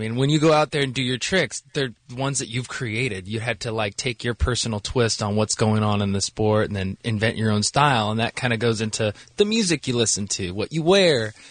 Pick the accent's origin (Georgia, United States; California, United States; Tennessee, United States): California, United States; the thing that was amazing is I'm from California. I think people forget that. They think I'm from Vermont or something like that, where it's really cold, or Colorado.